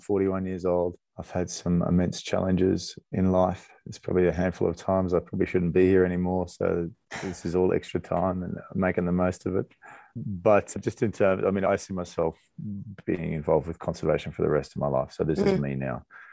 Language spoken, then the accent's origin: English; Australia; I grew up in Australia